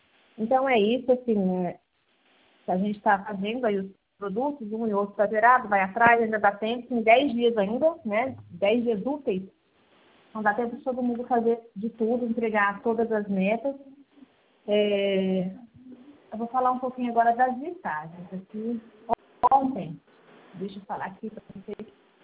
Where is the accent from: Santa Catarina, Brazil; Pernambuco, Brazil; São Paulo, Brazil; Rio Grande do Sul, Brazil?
São Paulo, Brazil; Araçatuba; Eu sou de Araçatuba.